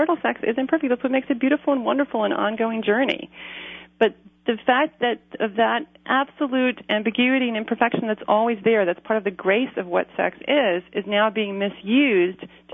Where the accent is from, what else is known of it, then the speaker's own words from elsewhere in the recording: the South, United States; I was raised in the Bible Belt South. I was surrounded by evangelicals growing up